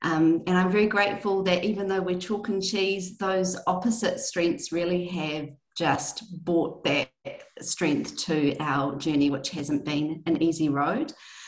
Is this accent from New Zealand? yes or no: yes; New Zealand; I am a Kiwi or a New Zealand girl living in Auckland by the beach